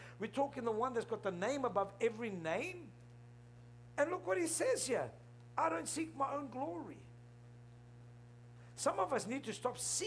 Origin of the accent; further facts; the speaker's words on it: South Africa; born there; I'm South African born Lebanese.